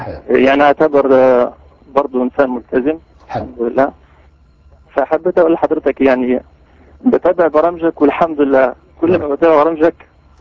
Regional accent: Upper Egypt, Egypt; now in Paris, France; من باريس، يعني انا مصري صعيدي يعني تعرف الصعيدة

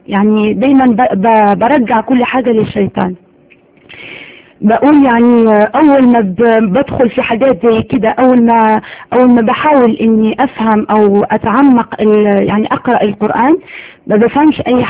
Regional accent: Morocco; moved away as an adult; فضلت على كده يعني فضلت على كده لغاية الكلية، ولغاية لما طلعت من المغرب. طلعت من المغرب عشان الدراسة.

